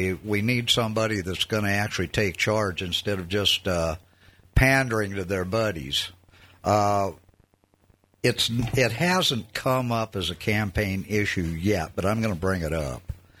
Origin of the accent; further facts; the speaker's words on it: United States; I'm an American.